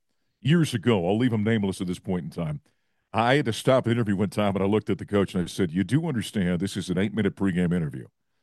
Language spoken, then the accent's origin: English; North Dakota, United States; Growing up in North Dakota, where I did, the Minnesota Timberwolves were years away, so there wasn't a regional team that we followed.